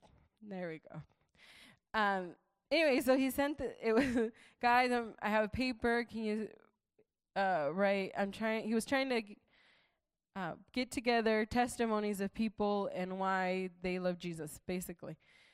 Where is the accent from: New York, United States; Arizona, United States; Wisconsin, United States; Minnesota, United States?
Arizona, United States; Lord, I'm, you know, 23 years old. I'm from Arizona.